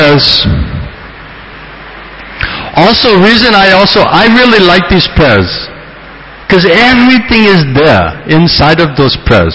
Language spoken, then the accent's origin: English; Boston, Massachusetts, United States; I grew up in Boston, in United States of America.